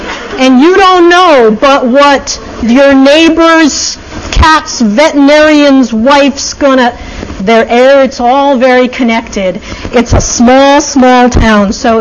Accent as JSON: {"language": "English", "region": "New York", "country": "United States", "said": "I'm going to talk really fast because I'm from New York."}